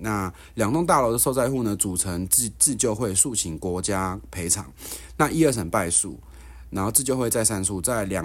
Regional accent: Taiwan; 你却不是以我们台湾人的性命或是以台湾我们人民的安全为最优先

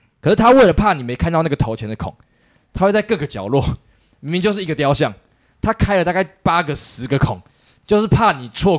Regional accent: Taiwan; 问我们说你们哪里来的，确认是台湾之后

